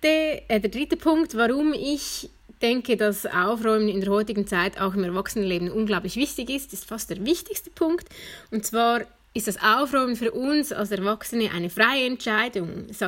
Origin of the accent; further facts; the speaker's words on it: Nidwalden, Switzerland; Ich bin 34 Jahre alt, ich bin seit diesem Jahr Mutter, ich stamme aus Nidwalden